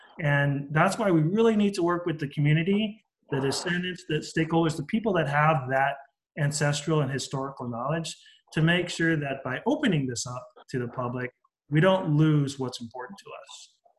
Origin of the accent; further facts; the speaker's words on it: Kaʻu, Hawaii, United States; I'm from Kaʻu, so I'm not happy with that. I want to protect the trails in Kaʻu. That's where my family is from, and that's where we have those connections.